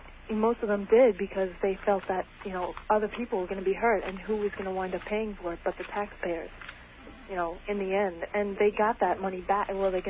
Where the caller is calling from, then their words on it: Kings Park, New York, United States; Kings Park, New York.